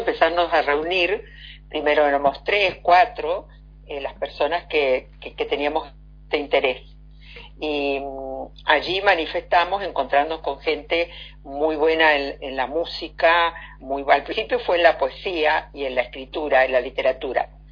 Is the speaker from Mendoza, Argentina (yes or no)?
yes; Mendoza, Argentina; yo como argentina, mi corazoncito siempre está de poner algún argentino o alguien que sea de mi pueblo, que es la parte de Mendoza.